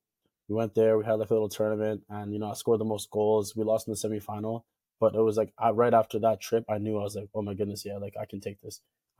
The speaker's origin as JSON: {"language": "English", "country": "Canada", "tie": "born or raised there", "also_born_or_lived": "South Sudan", "lives_now": "Scotland", "said": "And I was born in South Sudan, Africa. So I don't know if a lot of people know where that is. But yeah, I was born there and I immigrated to Canada when I was about 3 years old."}